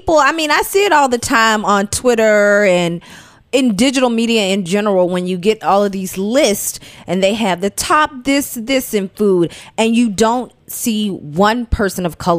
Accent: Athens, Georgia, United States; because so many folks in my hometown in Athens, shout out, they're always like, what exactly do you do?

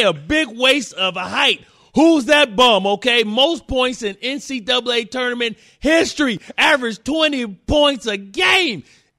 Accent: Detroit, Michigan, United States; I'm from Detroit.

